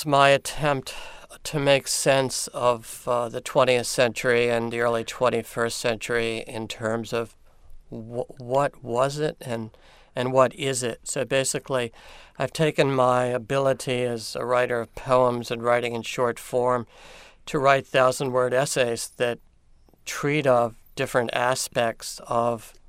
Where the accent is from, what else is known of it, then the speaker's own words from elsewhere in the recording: Baltimore, Maryland, United States; Charm City is inside me from growing up in Baltimore, and then I went to college in Baltimore at Hopkins.